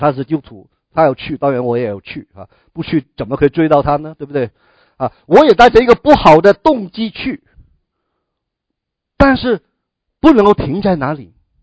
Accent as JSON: {"language": "Chinese", "country": "Hong Kong", "said": "啊，我们香港人，你知道的吗？"}